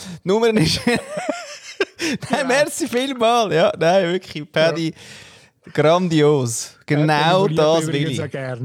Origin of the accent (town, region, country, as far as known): Austria